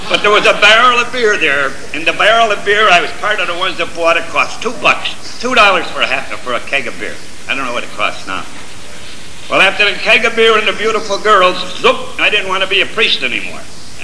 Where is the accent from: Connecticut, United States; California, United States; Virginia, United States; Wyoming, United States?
Connecticut, United States; Waterbury; I was born and raised here in Waterbury. I spent all my life. I'm 71 years of age